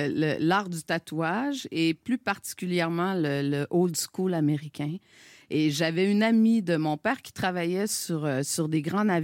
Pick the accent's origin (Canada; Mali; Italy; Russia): Canada; Quebec; now in Montreal, Canada; Et puis moi, j'ai grandi en Gaspésie.